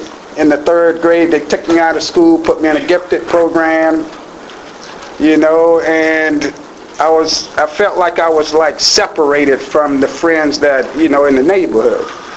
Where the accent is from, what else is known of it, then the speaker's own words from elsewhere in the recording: Fort Pierce, Florida, United States; I was born and raised here in Fort Pierce.